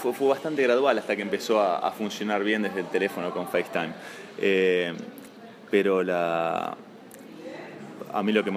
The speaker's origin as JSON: {"language": "Spanish", "town": "Bahía Blanca", "region": "Buenos Aires Province", "country": "Argentina", "also_born_or_lived": "La Rioja", "moved": "yes", "said": "Dos años antes, cuando yo me fui por primera vez de Bahía Blanca, me fui a jugar a La Rioja, entre el 95 y el 96."}